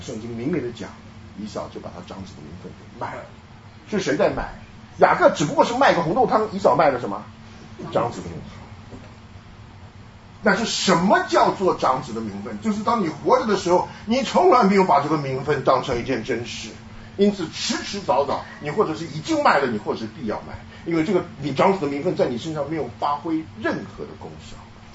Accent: China; 这个只有我们中国人自己知道。

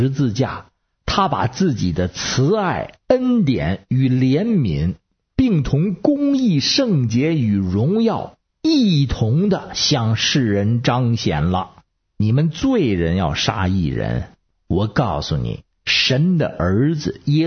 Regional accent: Beijing, China; 我是北京的…

